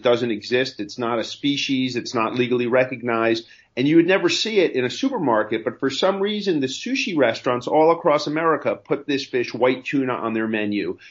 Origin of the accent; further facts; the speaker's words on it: New York, United States; I grew up in New York in the 70s. There really were no sushi restaurants.